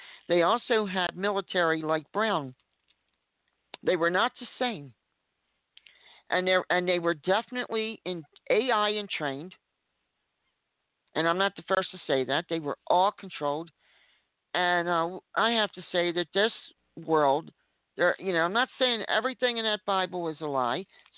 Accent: United States; And I, as an American, I want the world to know that I'm against all this.

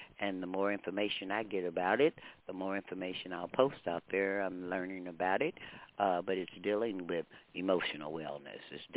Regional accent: Louisiana, United States; I'm out the South, so, I mean, I'm not from New Orleans, but I'm right across the river, okay?

